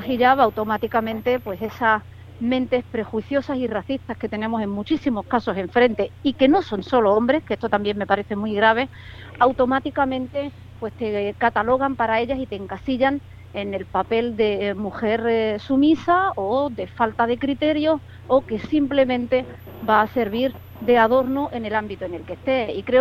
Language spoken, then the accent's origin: Spanish; Spain